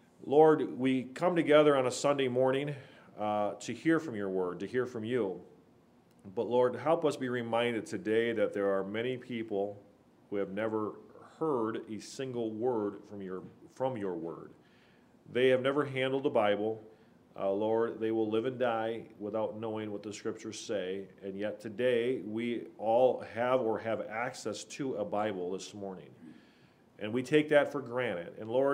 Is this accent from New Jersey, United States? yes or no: no; Wisconsin, United States; they assumed because I was from Wisconsin, I must know how to milk a cow.